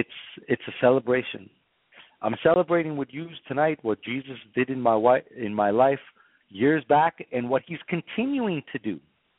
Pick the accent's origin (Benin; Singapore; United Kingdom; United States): United States; California; and no winery, and I'm from Napa Valley, ever made wine like this.